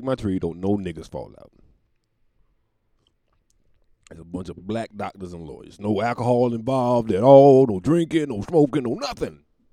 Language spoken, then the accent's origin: English; Jamaica; Me don't eat the poom poom. I'm Jamaican. We don't do that here.